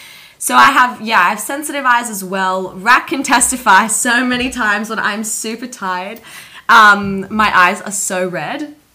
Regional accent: Gold Coast, Queensland, Australia; now in Sydney, Australia; I moved to Sydney only 2 years ago, so I moved from the Gold Coast. So I'm a Goldie girl, and yeah, moving to Sydney was the best decision I ever made.

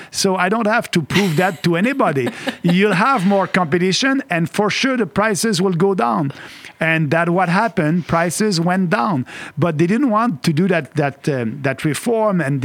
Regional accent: Quebec, Canada; English is a second language; I'm coming from Beauce, and Beauce, it's the most entrepreneurial region in Quebec.

